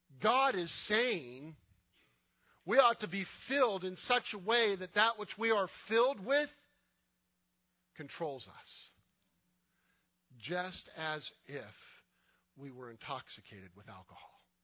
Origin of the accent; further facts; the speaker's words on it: Florida, United States; Remember, I'm Jewish. I'm a kid growing up in Florida. I'm used to shorts and flip-flops.